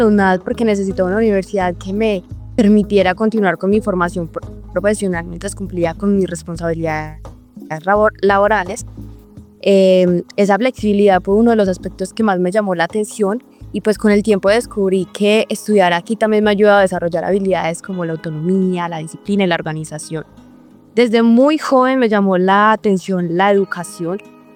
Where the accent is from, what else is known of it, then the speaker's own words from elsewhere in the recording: Cartago, Valle del Cauca, Colombia; Soy de Cartago Valle, un municipio con mucha historia, cultura y personas de mucha calidad.